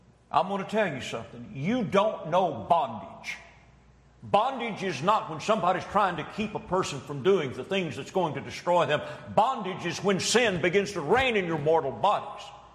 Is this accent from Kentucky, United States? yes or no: yes; Louisville, Kentucky, United States; But when we were children, growing up in Louisville, Kentucky, we'd go down.